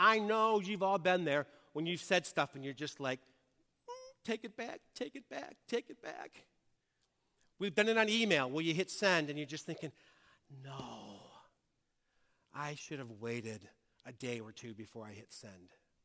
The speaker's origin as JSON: {"language": "English", "town": "Detroit", "region": "Michigan", "country": "United States", "tie": "born or raised there", "said": "I grew up in Detroit."}